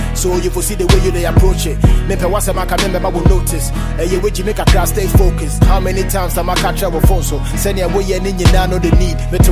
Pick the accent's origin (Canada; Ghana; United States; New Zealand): Ghana; Tema, Greater Accra; I'm trying to leave a blueprint. I'm from Tema.